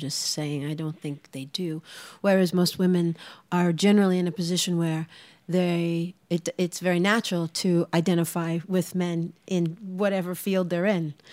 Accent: New York, United States; I grew up Irish-American in New York, and it was palpable, you know, being Irish.

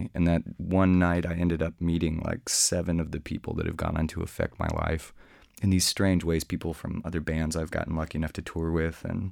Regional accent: Austin, Texas, United States; from Austin, Texas.

